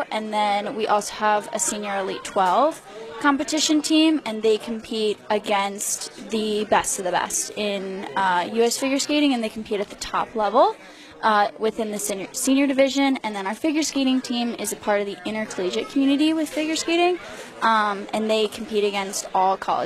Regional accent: Cleveland, Ohio, United States; No, I grew up in Cleveland, Ohio

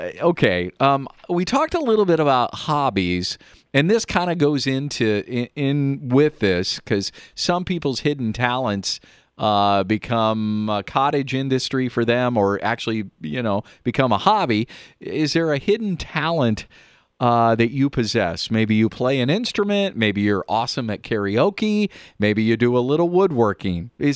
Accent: Colorado, United States; a lot of people that live in Denver, and I grew up in Denver suburb, is that they just don't appreciate what they have.

